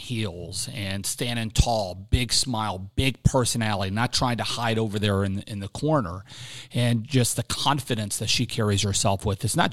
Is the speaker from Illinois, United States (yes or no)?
no; Muncie, Indiana, United States; The area that I was from Muncie, Indiana, 70,000 people in there, but it was really, really elite volleyball at the time, and still is.